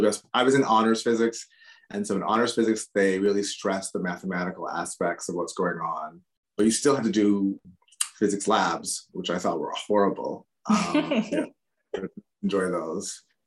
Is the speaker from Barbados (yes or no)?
yes; Barbados; also born or lived in Grenada / United States; I was born in Grenada for sure. And then But then at age two, went to the United States. But then back at age 11 or 10, went to Barbados. And then I was in Barbados from age 10